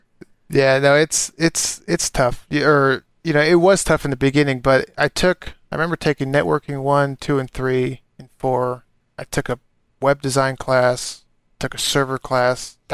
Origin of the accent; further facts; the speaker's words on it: Las Vegas, Nevada, United States; because I'm originally from Las Vegas. I went from Las Vegas to Nebraska.